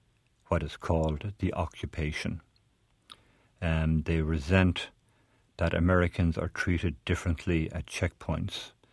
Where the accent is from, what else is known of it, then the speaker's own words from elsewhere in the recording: Ireland; also born or lived in Northern Ireland; Well, I lived in Northern Ireland and I'm Irish and learned not to take sides.